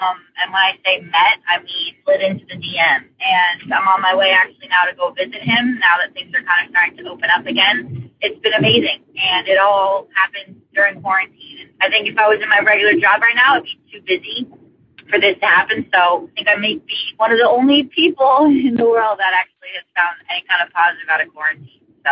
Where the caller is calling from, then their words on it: Vermont, United States; Hey, Heather. … I'm calling from Vermont.